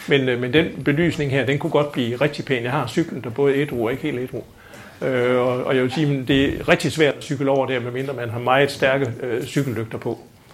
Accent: Aarhus, Central Denmark Region, Denmark; kommer jeg fra Aarhus, og i Aarhus der laver kommunen det hele

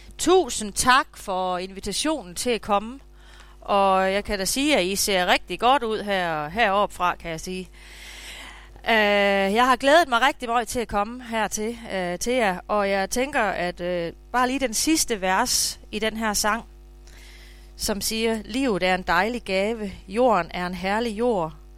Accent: Gammelby, Region of Southern Denmark, Denmark; born there; Jeg er født nede i Gammelby, nede ved Læborg, hvor min farfar var sognefoged, min oldefar var sognefoged, skatterådsformand.

